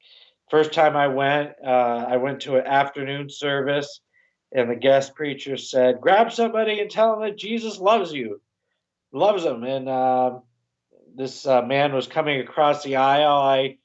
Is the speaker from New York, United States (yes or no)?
yes; New York, United States; Back to New York, I found an AME church in my near my hometown.